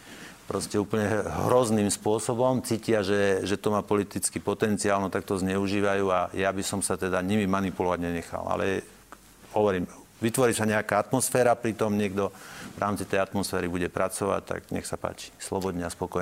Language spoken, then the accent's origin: Slovak; Žilina Region, Slovakia; ja som z Hornej Oravy, tam není vlak. Tam nechodia vlaky.